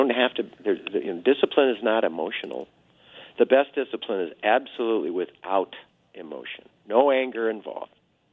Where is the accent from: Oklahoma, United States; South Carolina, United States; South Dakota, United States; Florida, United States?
South Dakota, United States; De Smet; You know, I grew up in DeSmet, and, I mean, I was a free-range kid. We were all over the town.